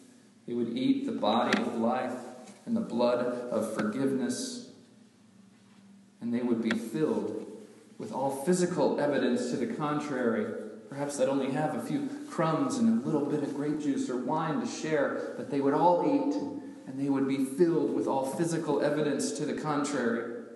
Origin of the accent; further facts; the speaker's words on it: Gulf Coast, United States; I grew up on the Gulf Coast, as many of you know, and I've been in a few typhoons